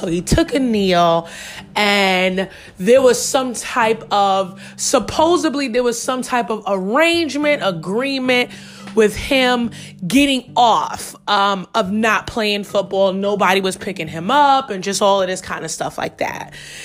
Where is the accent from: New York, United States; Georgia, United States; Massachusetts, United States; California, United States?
New York, United States; Queens; Growing up in Queens, New York, and my cousin having every football player at that time all over his room.